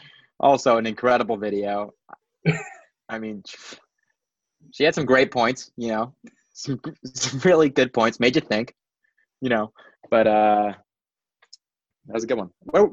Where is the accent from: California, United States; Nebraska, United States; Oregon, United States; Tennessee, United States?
California, United States; I have a thought that I'm from California, and ever since I came to this coast for school